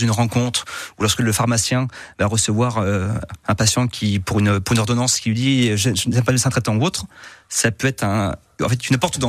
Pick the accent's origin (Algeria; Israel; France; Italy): France; Normandy; donc je suis normand, hein, on en a parlé tout à l'heure